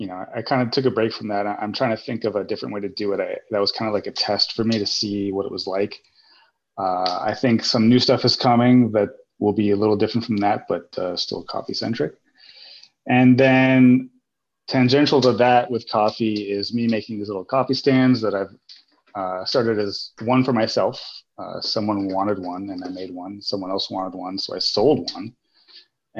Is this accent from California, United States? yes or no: yes; California, United States; Most of my childhood, I grew up in Northern California.